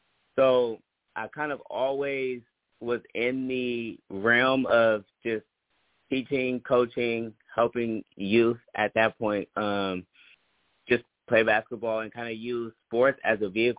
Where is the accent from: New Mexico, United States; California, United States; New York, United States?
California, United States; So I'm originally from Bay Area, California.